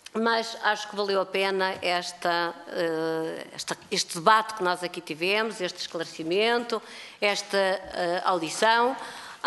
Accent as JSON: {"language": "Portuguese", "region": "Norte", "country": "Portugal", "said": "como boa transmontana e frontal que sou"}